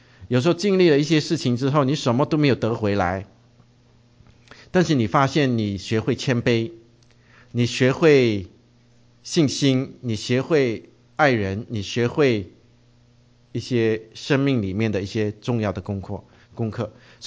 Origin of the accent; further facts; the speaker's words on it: China; 我们中国人一看到，有点不习惯哈